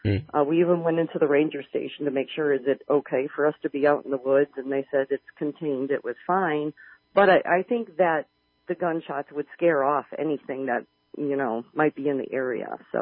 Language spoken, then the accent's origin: English; Chicago, Illinois, United States; You know, we're from Chicago, so the elevation was just, you know, kicking our butts.